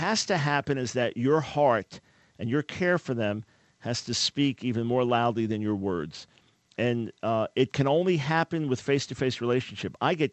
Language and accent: English; Long Island, New York, United States; Elmont, not far from where I grew up on Long Island.